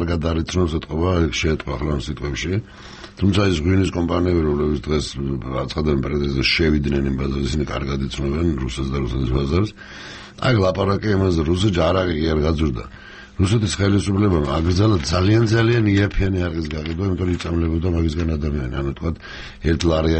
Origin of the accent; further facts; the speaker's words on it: Abkhazia, Georgia; მე თან აფხაზეთიდან ვარ